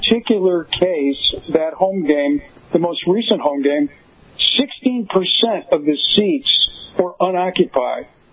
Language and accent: English; Chicago, Illinois, United States; You know, I'm originally from Chicago, a longtime Chicago Bears fan